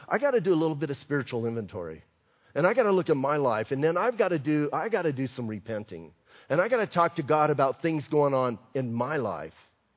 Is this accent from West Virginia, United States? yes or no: no; Bisbee, Arizona, United States; I'm from Bisbee, remember?